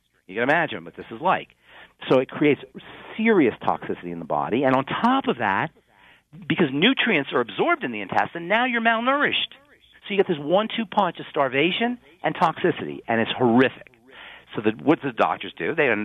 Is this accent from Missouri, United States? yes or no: no; New Jersey, United States; I'm from New Jersey, too, by the way, Steve.